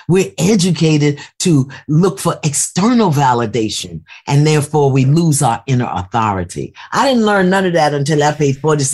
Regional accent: Brooklyn, New York, United States; maybe because I'm from Brooklyn and we're kind of rowdy

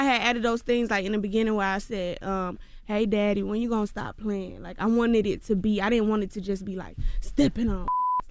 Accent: Georgia, United States; But, baby, I'm going to let you know I'm from Clayco. I'm going to let you know that. But to the masses, to the world, y'all probably never even heard of Clayco. So to the world, I'm from Atlanta.

